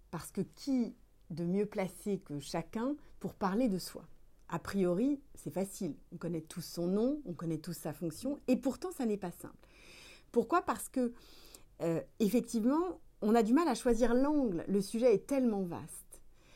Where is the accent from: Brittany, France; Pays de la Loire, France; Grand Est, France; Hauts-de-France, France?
Hauts-de-France, France; Tourcoing; born there; je suis née à Tourcoing il y a 47 ans.